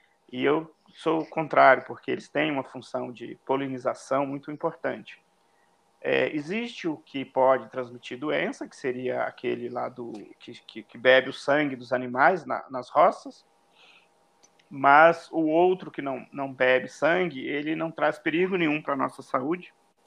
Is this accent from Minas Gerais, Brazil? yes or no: yes; Minas Gerais, Brazil; Eu nasci em Minas Gerais, no leste de Minas, e morei na minha infância na propriedade rural da minha família.